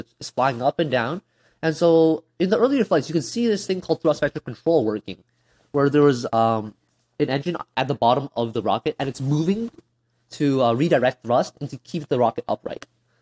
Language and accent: English; Surrey, British Columbia, Canada; I'm from Surrey, BC, and I like rockets.